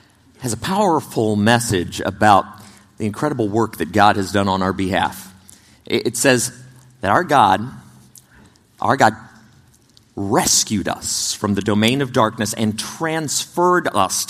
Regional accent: Texas, United States; I grew up in Texas. I'm the oldest of 4 kids.

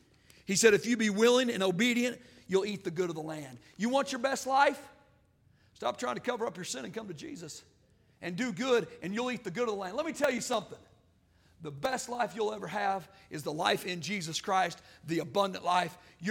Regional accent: Arkansas, United States; You'll have to forgive me, I'm from Arkansas

